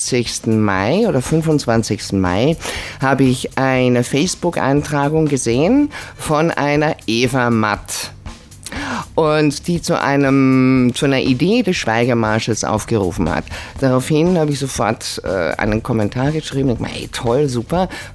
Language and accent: German; Carinthia, Austria; now in Vienna, Austria; Ich bin ursprünglich aus Kärnten.